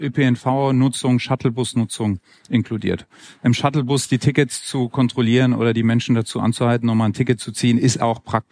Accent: Hamburg, Germany; ich als Hamburger bin dann sehr, sehr stolz, dass wir hier Austragungsort der EM 2024 sein

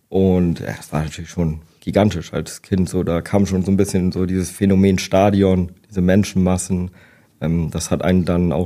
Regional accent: Bremen, Germany; Ja, ich komme aus Bremen, genau.

